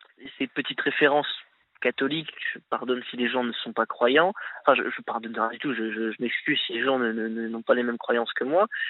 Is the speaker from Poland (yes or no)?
no; Grand Est, France; puisque je viens de la Champagne-Ardenne. Il est enterré dans la craie de la Champagne.